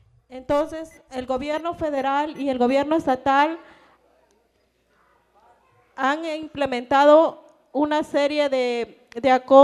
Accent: Jalapa del Marqués, Oaxaca, Mexico; Yo vengo de la comunidad de Jalapa del Marqués, Oaxaca. Nosotros fuimos desalojados hace 42 años cuando se construyó la presa Presidente Benito Juárez.

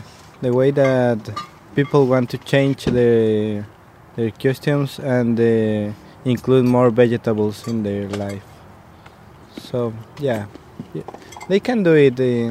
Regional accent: Ecuador; English is a second language; I'm from Ecuador.

